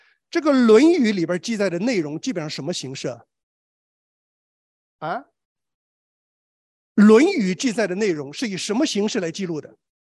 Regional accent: Shandong, China; 因为我是山东人啊，我一听馒头我就很敏感啊。

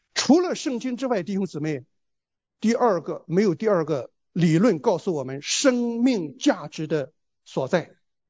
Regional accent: China; 所以我们中国人穆斯林都歌颂一件事儿，就是英雄主义啊

